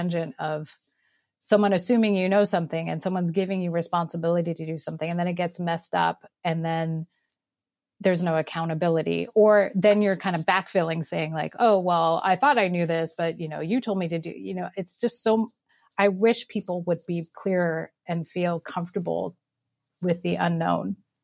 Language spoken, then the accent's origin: English; California, United States; And then because I'm Californian, after that fellowship ended, I came back to the West Coast